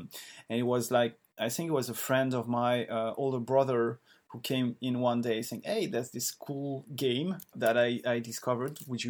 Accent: France; English is a second language; I'm French. My pronouns are he and him. So in real life, I'm an English teacher in somewhere near Paris.

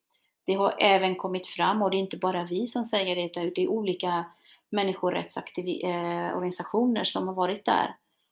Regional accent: Chile; now in Sweden; För det som har varit vår kritik då, som chilenare här i Sverige, det är att varken TV eller regeringen har uttalat sig.

